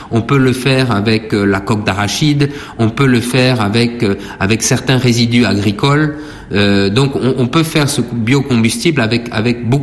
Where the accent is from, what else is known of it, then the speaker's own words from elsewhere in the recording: Senegal; Aujourd'hui, je crois que chez nous, au Sénégal, la plus grande cause de déforestation, elle est endogène au pays, hein.